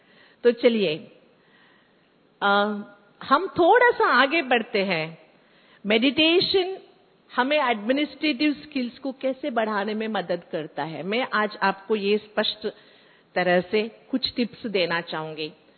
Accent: Karnataka, India; मैं कर्नाटक से हूं

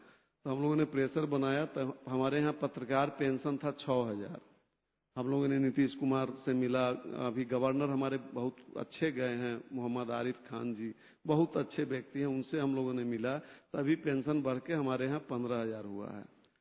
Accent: Bihar, India; और हमारे यहाँ बिहार में तो 80 साल में

